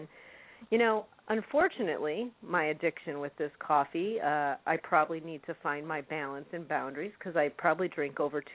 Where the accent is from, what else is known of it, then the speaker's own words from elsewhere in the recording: Illinois, United States; I grew up in Illinois, and when we were children, we didn't have anything